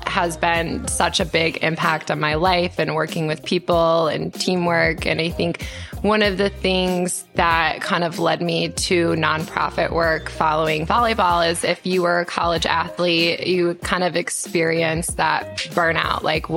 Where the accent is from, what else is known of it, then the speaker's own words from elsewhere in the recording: Rockford, Illinois, United States; I am from Rockford, Illinois. Shout out Rockford. Mm-hmm. So close to Chicago, but grew up there.